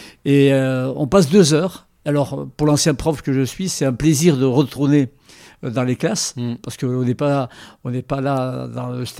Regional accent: Saint-Jean-de-Luz, Nouvelle-Aquitaine, France; born there; moved away as an adult; Jusqu'au Pays Basque où je suis né. Mm-hmm. Je suis né à Saint-Jean-de-Luz. Et ensuite, j'ai quitté Saint-Jean-de-Luz

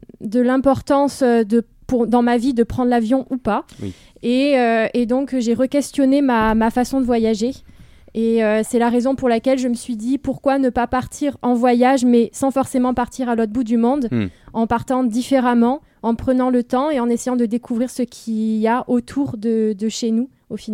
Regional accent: Marseille, Provence-Alpes-Côte d'Azur, France; je viens de Marseille

